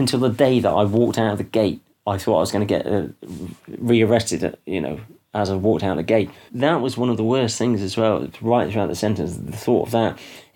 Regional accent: United Kingdom; also born or lived in Ecuador; I was coming back to my own culture, you know, being British.

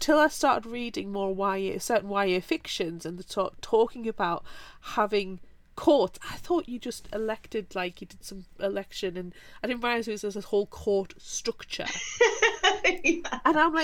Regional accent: United Kingdom; The American high school, as a Brit, looking at you know, the media portrayal of American high school

